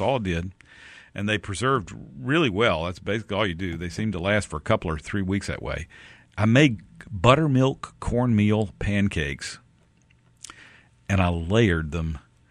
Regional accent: Mississippi, United States; also born or lived in Alabama; My favorite wild plum, because it's the one I grew up with in Mississippi and Alabama, and you picked it in the woods, and you picked it in April

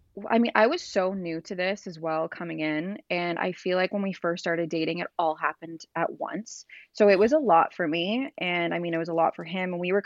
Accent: North Bay, Ontario, Canada; and they're from Sudbury, Ontario, and I'm from North Bay. So it's about like an hour drive, and we grew up together

